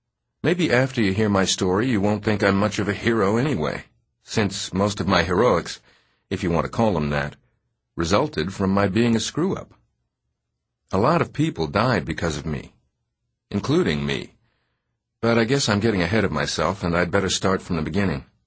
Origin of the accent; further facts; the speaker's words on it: Salina, Ohio, United States; born there; I was born in Salina, Ohio, the first and last child of Annabe